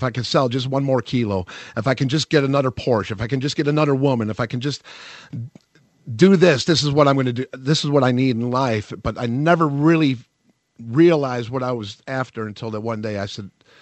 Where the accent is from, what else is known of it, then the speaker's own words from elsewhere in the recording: Chicago, Illinois, United States; But I'm from Chicago. Was on the streets. At a young age, at 11 years old.